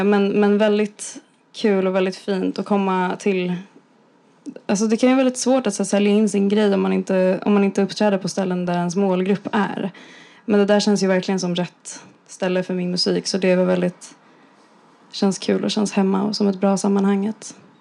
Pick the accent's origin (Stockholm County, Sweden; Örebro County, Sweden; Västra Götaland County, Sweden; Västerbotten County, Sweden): Stockholm County, Sweden; Stockholm; Alltså, jag är ju från Stockholm.